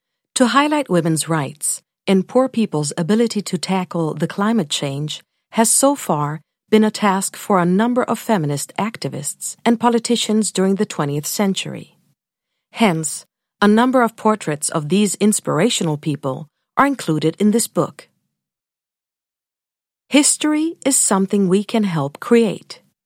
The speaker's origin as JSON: {"language": "English", "country": "Sweden", "said": "to represent my home country of Sweden."}